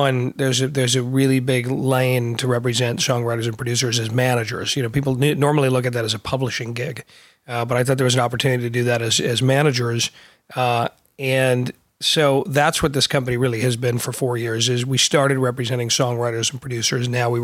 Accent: Milwaukee, Wisconsin, United States; I'm from Milwaukee, Wisconsin. Been at a variety of companies.

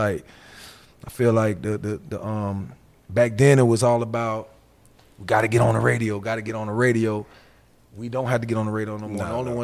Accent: Florida, United States; I'm from South Florida, right?

